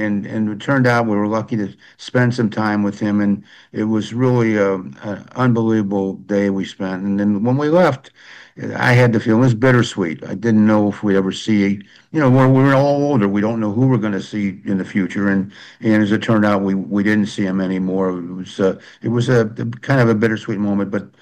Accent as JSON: {"language": "English", "town": "St. Louis", "region": "Missouri", "country": "United States", "tie": "born or raised there", "said": "We were big Cardinal fans. I grew up in St. Louis, and he was one of these guys."}